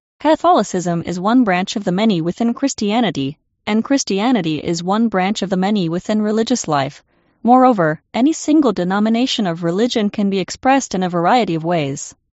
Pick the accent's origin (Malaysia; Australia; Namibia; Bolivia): Australia; born there; The fact that I was born in Australia is, in part, attributable to the fact that my grandfather, religious academic, was persecuted and mistreated by the communist regime in then Czechoslovakia.